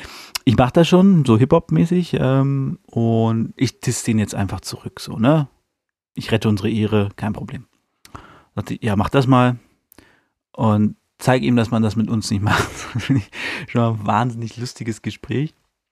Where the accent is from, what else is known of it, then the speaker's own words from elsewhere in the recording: Hanover, Lower Saxony, Germany; was halt für mich als Hannoveraner immer ganz witzig ist